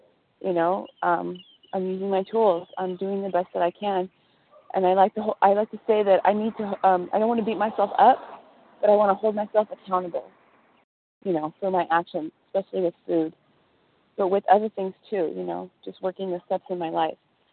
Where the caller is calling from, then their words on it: East Los Angeles, California, United States; I'm calling from East Los Angeles, California.